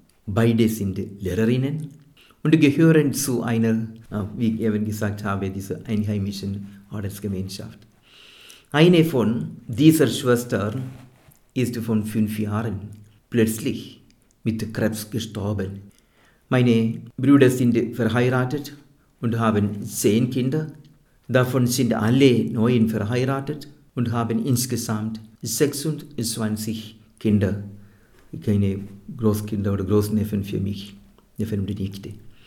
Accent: Chammalamattam, Kerala, India; born there; German is a second language; Ich wurde am 20. März 1951 in meiner Heimatort Chammalamattam im Bundesstaat Kerala in Südindien geboren. Ich bin das jüngste von den 8 Kindern meiner Eltern.

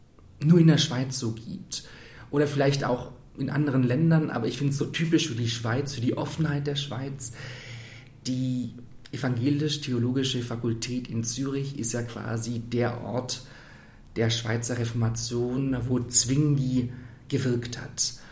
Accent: Leutkirch im Allgäu, Baden-Württemberg, Germany; historisch gesehen bin ich Schweizer, denn ich komme aus dem Allgäu, was mal zum Klosterbezirk St. Gallen gehört. Also in Leutkirch im Allgäu, meiner Heimatstadt, da gibt es bei gutem Wetter einen wunderschönen Blick auf den Sentis.

